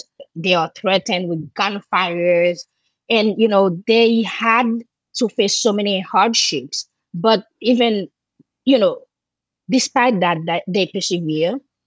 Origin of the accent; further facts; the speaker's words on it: Jacmel, Sud-Est, Haiti; And the road leading to Jacmel, my hometown, was closed through Martissant